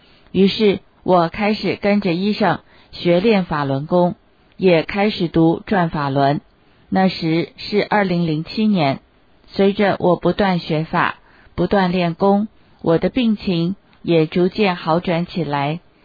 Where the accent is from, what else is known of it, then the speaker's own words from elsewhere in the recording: Malaysia; now in Cambridge, United Kingdom; 20多年前，我从马来西亚来到英国，目前在剑桥做超市生意。